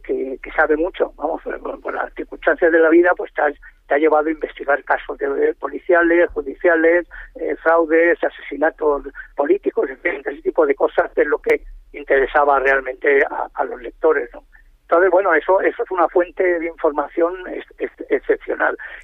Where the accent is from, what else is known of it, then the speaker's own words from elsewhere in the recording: Alicante, Valencian Community, Spain; also born or lived in Madrid; yo soy alicantino, aparte de haber pegado 30 años en Madrid, yo soy alicantino, quiero decir que yo he visto crecer mi ciudad, crecer la comarca, crecer los pueblos costeros